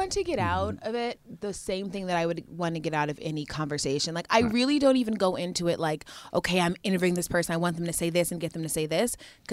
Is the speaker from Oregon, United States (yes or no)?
no; Georgia, United States; I'm from Georgia. We're a football family, really, mainly.